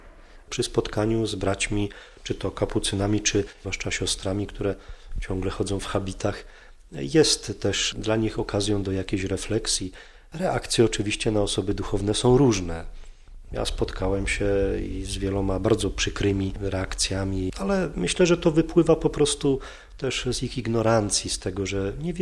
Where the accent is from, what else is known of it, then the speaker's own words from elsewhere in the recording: Lesser Poland, Poland; now in Prague, Czechia; jestem tu 8 lat, myślę, że jest to łaska Boża i też troszeczkę moja taka góralska ambicja, bo pochodzę spod Wadowic.